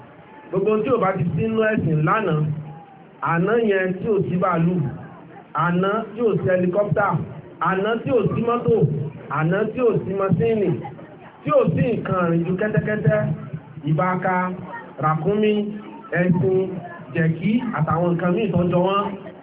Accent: Akure, Ondo, Nigeria; Èmi gẹ́gẹ́ bí ẹnìkan àkúrẹ́ ni mo ti wá síbí.

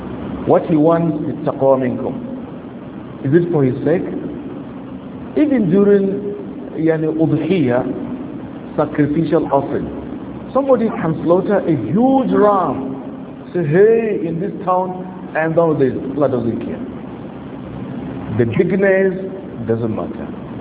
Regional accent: Nigeria; Nigeria is Anglophone, Nigeria is my country. But I'm not English. I am more of Arabic than English.

